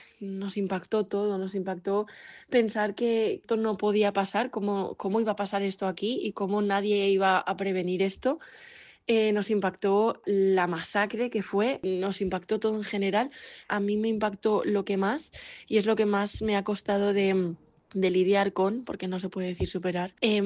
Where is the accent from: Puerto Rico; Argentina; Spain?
Spain; Sedaví, Valencian Community; se había ido la luz en el metro de Valencia. Yo soy de Sedaví, tuve que volver en un bus.